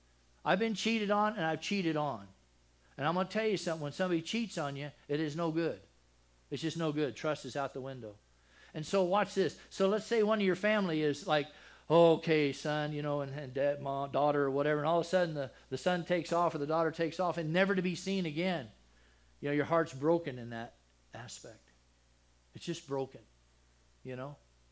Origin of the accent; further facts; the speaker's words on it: Texas, United States; I'm from Texas.